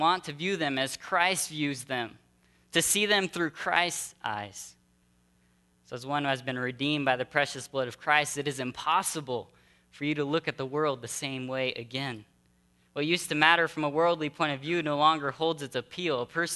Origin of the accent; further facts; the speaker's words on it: Brazil; I know that growing up in Brazil, for me, it was soccer.